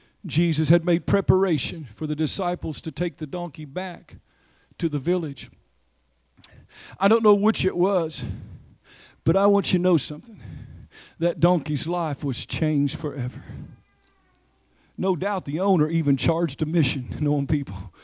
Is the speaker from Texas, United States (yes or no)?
no; Oklahoma, United States; If you're offended by this, remember I'm from Oklahoma.